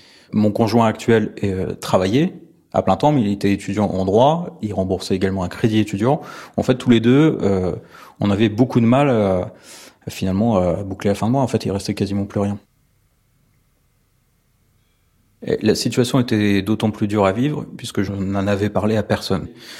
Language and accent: French; Normandy, France; j'ai 37 ans et j'habite en Normandie. J'ai grandi dans le Calvados. Mon père était gendarme, donc j'ai grandi en caserne.